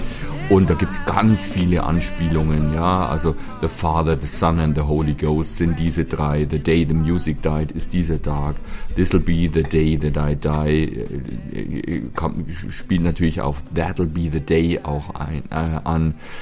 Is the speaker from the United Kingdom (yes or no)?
no; Bavaria, Germany; Gemüsepfanne, Grünkohl gibt es bei uns in Bayern ganz wenig